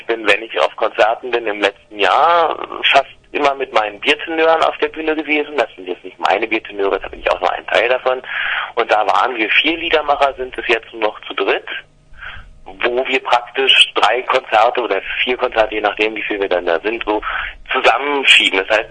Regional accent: Berlin, Germany; Ich komme aus Berlin, ich komme aus West-Berlin sogar. Das muss ich mal betonen. Davon gibt es nur noch ganz wenige hier. Ich komme aus Berlin, ich lebe in Berlin und ja, war auch noch nie woanders.

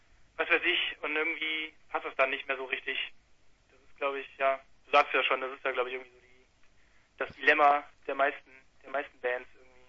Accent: Mönchengladbach, North Rhine-Westphalia, Germany; now in Cologne, Germany; wir sind ja ursprünglich aus Mönchengladbach.

